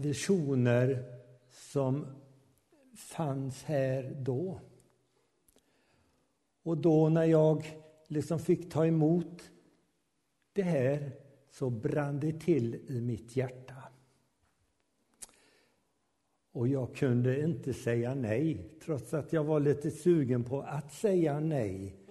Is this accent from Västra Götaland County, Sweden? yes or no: yes; Dyrön, Västra Götaland County, Sweden; utan jag är faktiskt bohuslänning. Kommer från en liten ö som heter Dyrön.